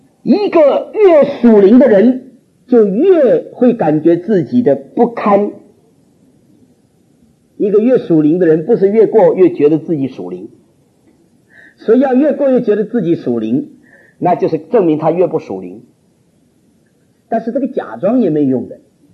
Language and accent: Chinese; China; 哎呀，我们中国人说句话，自知之明啊